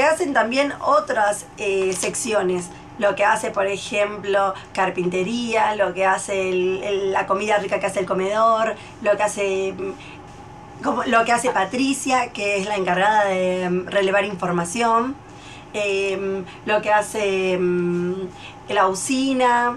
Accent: Buenos Aires Province, Argentina; moved away as an adult; y Raúl, que es mi marido, es de Jujuy y yo soy de Buenos Aires.

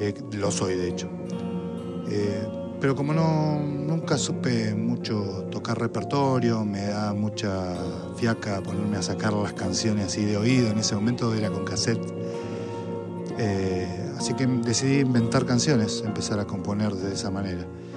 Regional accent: Villa Regina, Río Negro, Argentina; Empecé a ir a ensayos de bandas que tenía ahí en el pueblo. Yo soy de Villa Regina.

